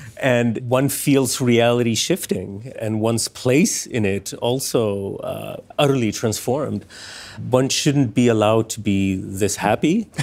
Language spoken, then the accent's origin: English; Stockholm, Stockholm County, Sweden; that I grew up reading in Sweden, in Stockholm.